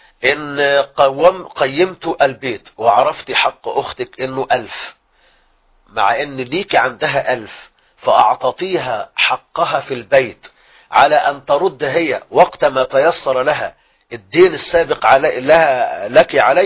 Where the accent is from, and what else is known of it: Egypt